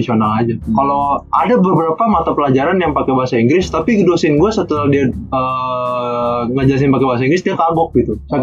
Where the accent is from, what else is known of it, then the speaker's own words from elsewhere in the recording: Indonesia; now in China; Gue kan gua di teknik sipil gua kan cuma gua nih orang Indo, tapi gua di Cina itu ada juga banyak orang Indonya juga.